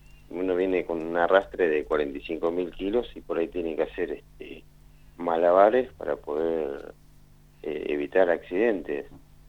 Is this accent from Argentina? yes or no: yes; Trelew, Chubut, Argentina; now in Comodoro Rivadavia, Argentina; Yo vengo de chico, estuve en Trelew y quise hacerlo en Trelew hace como 25 años atrás